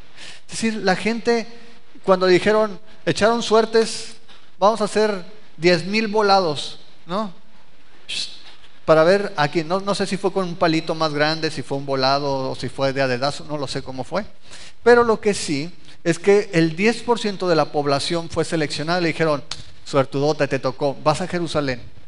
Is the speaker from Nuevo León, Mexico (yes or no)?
no; Ciudad Obregón, Sonora, Mexico; moved away; Yo vengo de Obregón y yo pensaba que Obregón era lo máximo, como todos los de Obregón, ¿no?